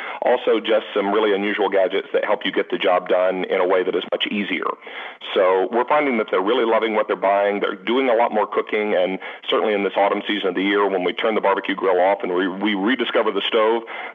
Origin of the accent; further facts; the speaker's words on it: Charlotte, North Carolina, United States; I was, indeed. I graduated Independence High School.